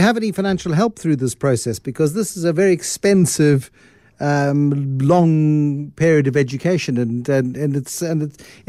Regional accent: South Africa; It's been a while since I've had to defend my life speaking Afrikaans. Yes, growing up as an English kid in an Afrikaans town.

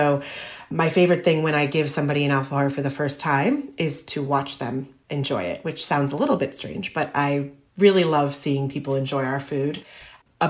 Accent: Spain; And since I grew up in Spain, it's a cookie that I grew up eating with my mom

